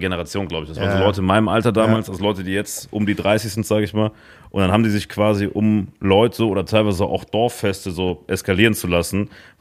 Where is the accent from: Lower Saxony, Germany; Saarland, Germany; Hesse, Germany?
Saarland, Germany; Saarbrücken; Und es war im Saarland, wo ich aufgewachsen bin, ganz krass, in Saarbrücken, die Ecke